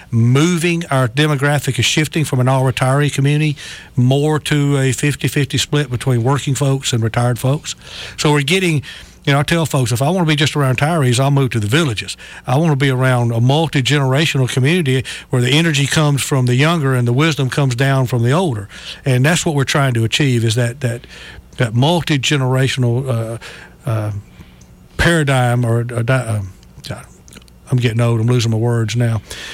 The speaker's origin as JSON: {"language": "English", "town": "Mobile", "region": "Alabama", "country": "United States", "said": "Mobile. But my parents had a place in Bear Point in Orange Beach since the 60s. So I call it dual citizenship."}